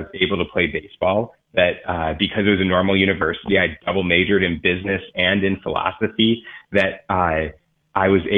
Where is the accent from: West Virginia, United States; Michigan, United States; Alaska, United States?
Michigan, United States; Ann Arbor; I grew up in the Ann Arbor area and grew up in a great Catholic family.